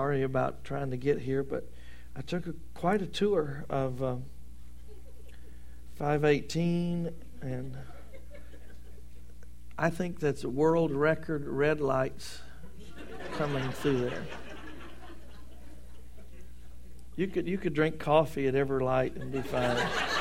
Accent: Louisiana, United States; growing up in Louisiana as a Cajun, you don't go sledding very much

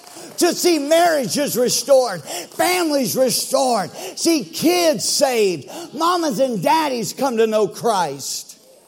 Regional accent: Sweeney, Texas, United States; But I'm from Sweeney, and so y'all pray for me.

